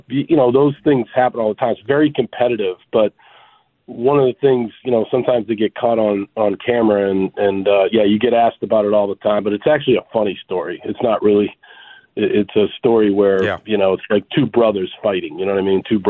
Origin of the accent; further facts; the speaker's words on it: Andover, Massachusetts, United States; I grew up a half an hour north of here. I grew up in Andover. I went to St. John's Prep up in Danvers. I love Boston.